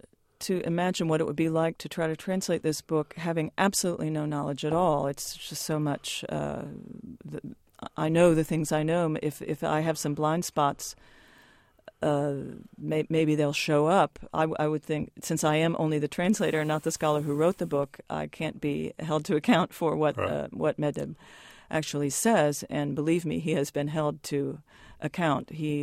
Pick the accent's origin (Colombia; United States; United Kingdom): United States; Ohio; Oh, goodness. I grew up in Ohio. I was raised a Catholic. Went to Catholic schools, went to a Catholic college, St. Mary's College, Notre Dame.